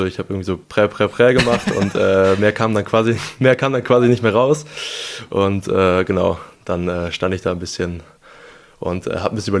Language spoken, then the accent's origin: German; Aldekerk, North Rhine-Westphalia, Germany; also born or lived in Bottrop; Genau, ich bin in Bottrop geboren. Da habe ich dann 11 Jahre meines Lebens gelebt und danach bin ich dann nach Aldekerk gezogen.